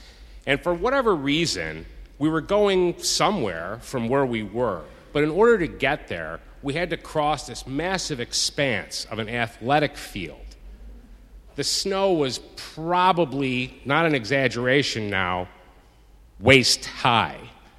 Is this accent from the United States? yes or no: yes; Rochester, New York, United States; I grew up in Rochester, New York. I was born in 1959. I'll be 50 years old this year.